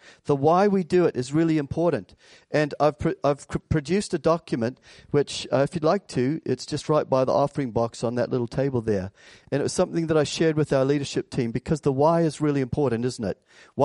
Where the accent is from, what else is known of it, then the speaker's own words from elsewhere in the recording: United States; now in New Zealand; as an American in the 1990s, it wasn't a very popular thing to be.